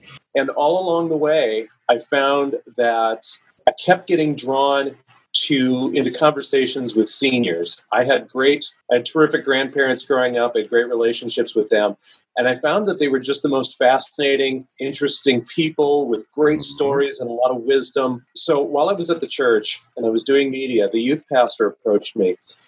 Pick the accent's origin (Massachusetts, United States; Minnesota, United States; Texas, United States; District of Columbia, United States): Minnesota, United States; I grew up in a little town in Minnesota, went to all 12, 13 grades in the same school, knew the same people, decided I needed to get out of there.